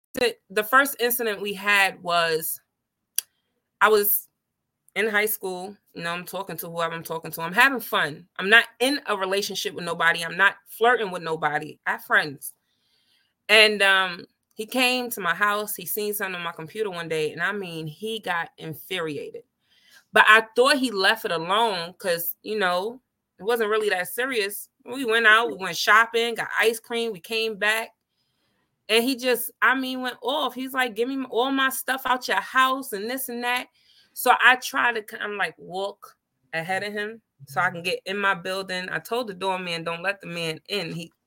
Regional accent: New York, United States; I'm from New York. I was born there, raised there, loved there, but I don't live there.

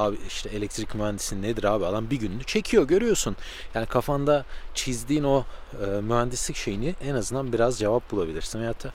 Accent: Söke, Aydın, Turkey; born there; Ben Aydın'ın Söke ilçesinde doğdum. Ege'nin ufak bir kasabasında aslında teknolojiyi takip etmeniz zor bir şeydi.

